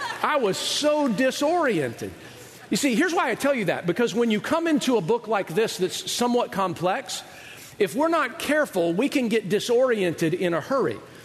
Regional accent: Georgia, United States; Edie and I had done some water skiing because we grew up in Georgia around lakes.

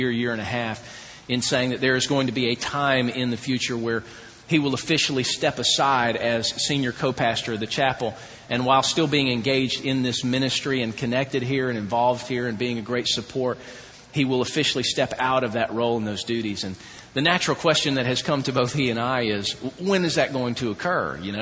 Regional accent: Georgia, United States; That's right. I'm from Georgia. He's from Oklahoma.

